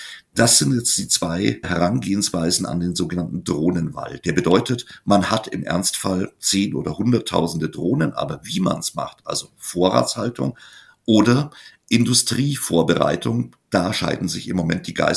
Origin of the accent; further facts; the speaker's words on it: Eichstätt, Bavaria, Germany; jetzt in meiner Heimat, ah, da ist die Frauenbergkapelle, dann muss das da drunten im Tal Eichstätt sein